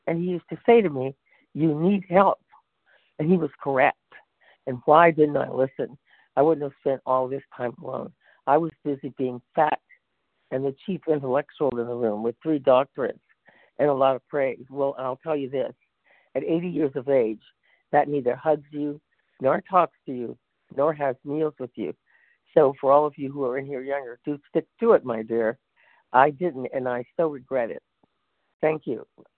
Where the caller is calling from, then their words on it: California, United States; I'm calling from California, and I'm so grateful for the meeting.